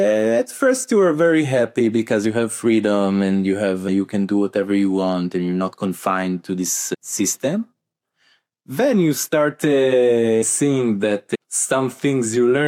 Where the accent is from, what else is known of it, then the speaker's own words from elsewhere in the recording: Israel; I come from Israel. I'm 35 years old. And now I come from a farming business family.